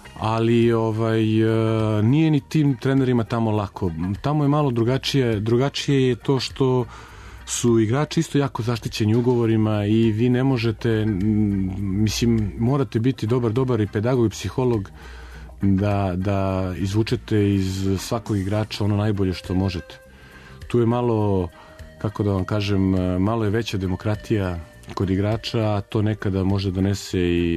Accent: Belgrade, Serbia; ja sam rođen u Beograd, Beograđanin, i Beograd je moj grad

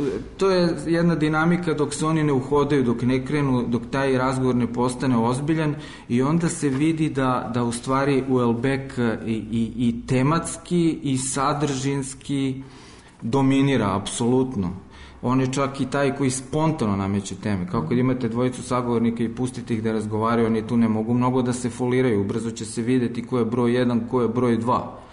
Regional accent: Serbia; ipak pripadamo jednom gradu, jednom narodu. Mi smo Srbi

